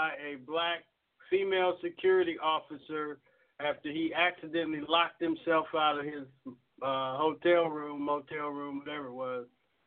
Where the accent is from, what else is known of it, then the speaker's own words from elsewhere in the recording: Texas, United States; we're really not from Arkansas. We're from Texas.